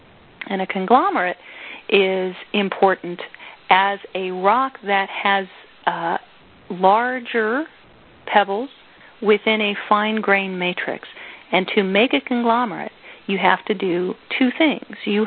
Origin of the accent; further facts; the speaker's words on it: Wisconsin, United States; I continue to do that just because I'm from Wisconsin, so there.